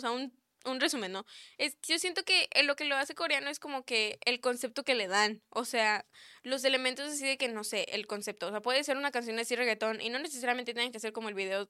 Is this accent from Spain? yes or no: no; Mexico; Yo sí lo voy a reclamar como mexicana